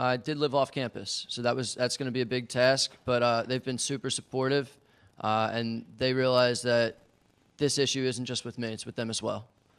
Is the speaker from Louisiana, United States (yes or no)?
no; Marlton, New Jersey, United States; I'm from Marlton, New Jersey, okay. South Jersey.